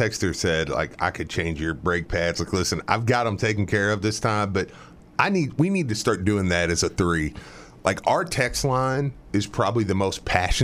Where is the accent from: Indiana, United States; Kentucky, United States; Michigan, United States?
Kentucky, United States; I grew up in Bullitt County.